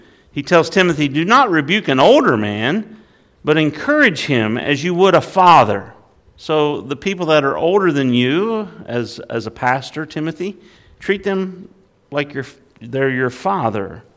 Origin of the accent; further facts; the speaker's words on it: West Virginia, United States; Going back in time, I'm from West Virginia.